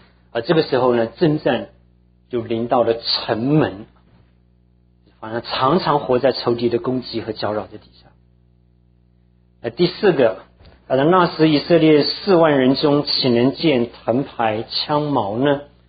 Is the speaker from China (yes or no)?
no; Taiwan; now in United States; 所以我小的时候在台湾长大，我父母亲都当然也在这里啊